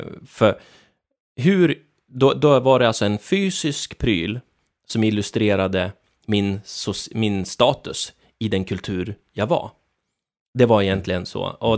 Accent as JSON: {"language": "Swedish", "country": "Sweden", "said": "som svensk representerar man definitivt inget tvärsnitt av liksom hur världen ser ut. Vi är ju knepiga här uppe i Norden"}